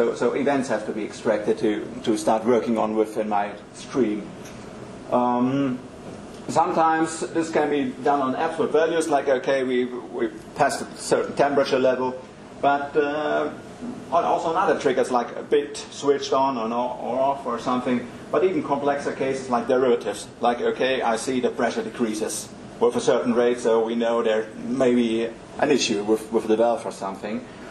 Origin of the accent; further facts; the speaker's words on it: Germany; I'm from Germany, with a lot of machinery there, machine builders, a lot of classical industry.